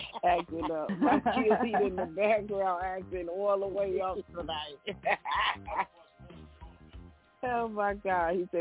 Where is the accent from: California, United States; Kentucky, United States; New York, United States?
New York, United States; Greenport; I'm offering condolences to just my hometown Greenport.